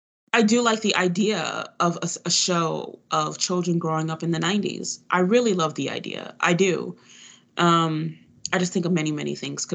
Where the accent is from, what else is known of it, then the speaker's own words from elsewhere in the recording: Chicago, Illinois, United States; I'm from Chicago, and I remember … like, lurking outside middle schools